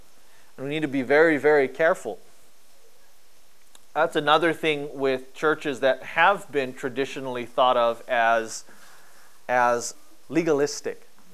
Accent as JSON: {"language": "English", "country": "Philippines", "said": "I'm Filipino, Filipinos eat bitter melon"}